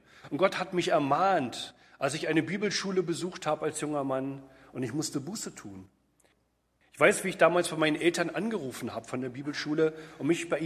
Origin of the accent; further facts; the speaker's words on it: Berlin, Germany; aus Berlin, wo ich herkomme.